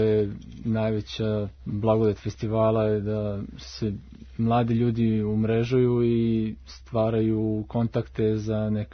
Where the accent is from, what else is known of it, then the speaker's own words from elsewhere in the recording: Veliko Gradište, Southern and Eastern Serbia, Serbia; jer sam odrastao u velikom gradištu pored Dunava i film je snimljen na prave lokacije, odnosno u mom rodnom gradu.